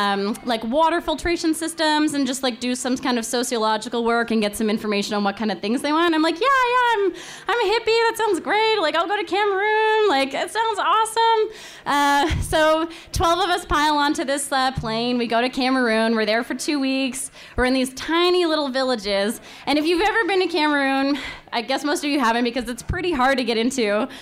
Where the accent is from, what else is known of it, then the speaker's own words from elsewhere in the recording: Canada; You know, I grew up in Canada, and as most Canadians, you know, I had a lot of nature around me